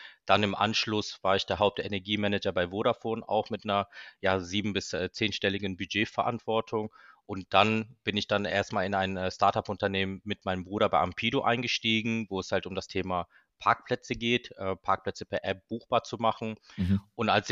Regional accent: Cologne, North Rhine-Westphalia, Germany; also born or lived in United States; Ich bin gebürtiger Kölner, hier geboren und aufgewachsen, bin 37 Jahre alt

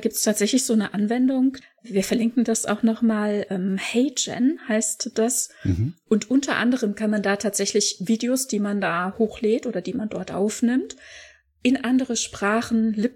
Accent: Germany; Also das sind ja wir vor allem als Deutsche, als große Synchronisationsnation auch nicht unbedingt immer so gewohnt, dass alles so lippensynchron ist

